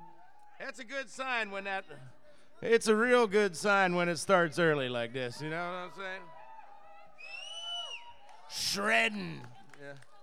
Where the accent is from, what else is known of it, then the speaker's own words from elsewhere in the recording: Pittsburgh, Pennsylvania, United States; I grew up in Pittsburgh, you know, so, you know, you gotta keep all that stuff going.